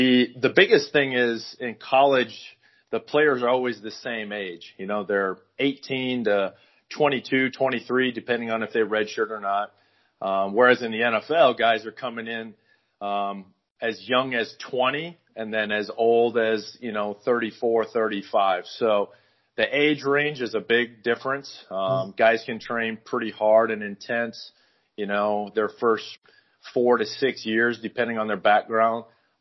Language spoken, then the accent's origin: English; Iowa, United States; I grew up in Northwest Iowa and spent a lot of time on the lakes and stuff, being outdoors.